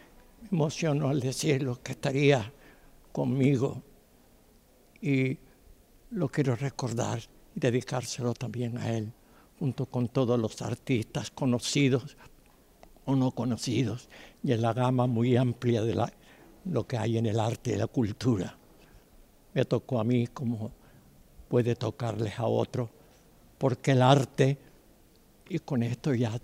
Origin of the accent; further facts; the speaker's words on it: Canary Islands, Spain; yo soy archipelágico, no soy de una isla sola. Soy de Gaete a la isleta y de la isleta no al refugio, sino o al refugio de las siete islas Canarias, las ocho con la graciosa.